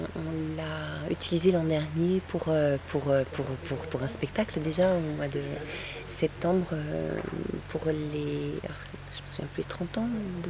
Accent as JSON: {"language": "French", "region": "Geneva", "country": "Switzerland", "tie": "born or raised there", "lives_now": "Paris, France", "said": "Oui, de Genève, absolument."}